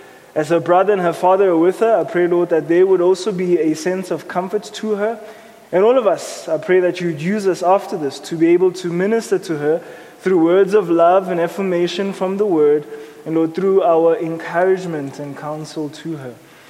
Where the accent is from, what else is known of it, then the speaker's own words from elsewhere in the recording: Johannesburg, Gauteng, South Africa; Growing up in Hillbrow, I'm very aware of what is known as gang violence.